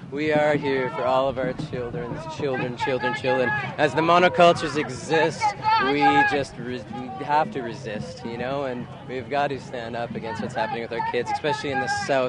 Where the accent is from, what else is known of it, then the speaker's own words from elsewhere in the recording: Edmonton, Alberta, Canada; We're from Edmonton, and we've been doing road shows along the way